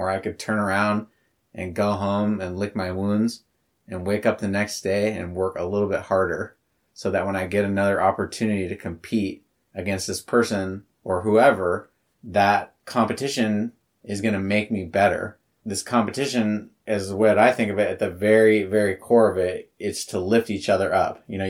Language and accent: English; Santa Cruz, California, United States; San Jose, California, not too far from where I grew up in Santa Cruz.